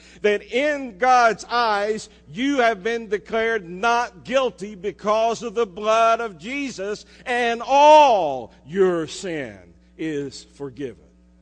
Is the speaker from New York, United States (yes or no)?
no; Georgia, United States; I will never forget growing up on South Cobb Drive, right behind WFOM radio station, we had a creek that ran by.